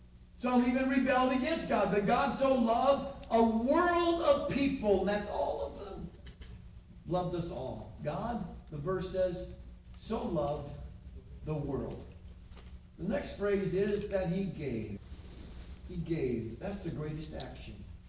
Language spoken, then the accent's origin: English; Michigan, United States; When I was at Harding University years ago, I was from Michigan